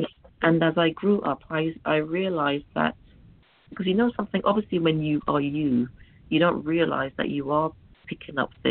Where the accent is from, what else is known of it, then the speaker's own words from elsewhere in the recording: London, United Kingdom; Okay, I was brought up in London, in Willesden. I'm the eldest of, well, there were three of us.